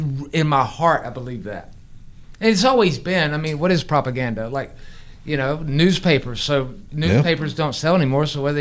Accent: the South, United States; I was from the South. I didn't know what hockey sticks were.

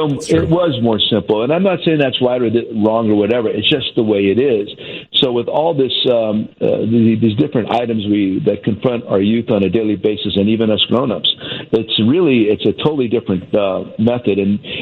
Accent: Hazleton, Pennsylvania, United States; trying to bring together the Hispanic and Anglo cultures in my hometown. At the time we began, it was really controversial, right around 2010, and really very unpopular in that small pocket back home.

